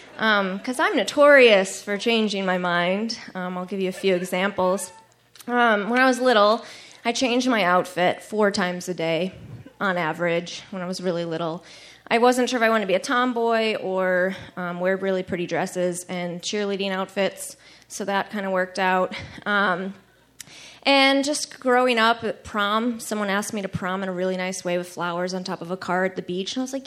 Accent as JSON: {"language": "English", "town": "Chicago", "region": "Illinois", "country": "United States", "moved": "as an adult", "lives_now": "Missoula, United States", "said": "I'm from Chicago, I moved to Jackson Hole, Wyoming on a whim to follow a boy 7 years ago, and I ended up at an MFA program here, totally random"}